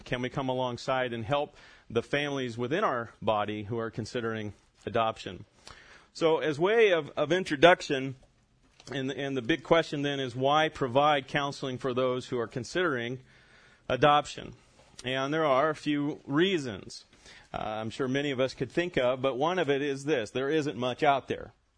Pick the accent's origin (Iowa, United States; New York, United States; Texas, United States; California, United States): California, United States; Visalia; also born or lived in Corcoran / Dinuba / Exeter / Kingsburg; I was immediately put in a foster home for a few months in Visalia, California, and then that's where my parents lived, and that's then I grew up and spent time in Visalia and Dinuba and Exeter and Kingsburg and Tulare